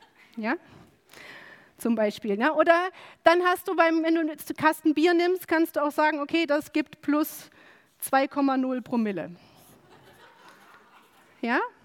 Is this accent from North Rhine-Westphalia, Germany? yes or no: no; Bavaria, Germany; born there; was kann ich denn dafür, dass ich ausgerechnet im schönen Bayern und deswegen eine höhere Zahl habe